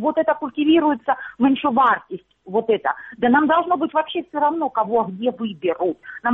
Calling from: Luhansk Oblast, Ukraine; Добрый день, я с Луганщины.

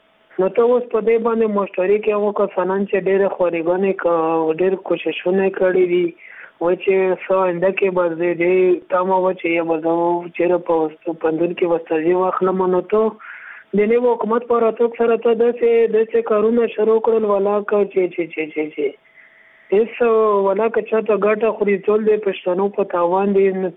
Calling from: Laghman, Afghanistan; خبرې کوم د لغمان ولایت څخه.

